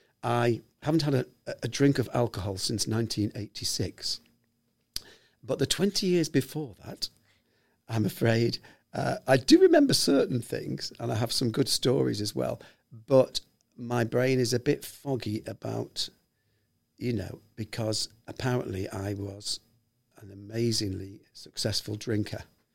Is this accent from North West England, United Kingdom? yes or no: yes; Liverpool, North West England, United Kingdom; moved away as an adult; Excuse my posh accent there, but I moved away from Liverpool 40 years ago.